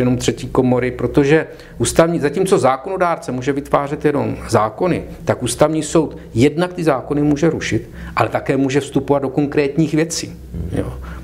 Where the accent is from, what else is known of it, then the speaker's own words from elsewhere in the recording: Moravia, Czechia; jsem byl jako Moravan vychován, takže jsem z Moravy, jsem moravské národnosti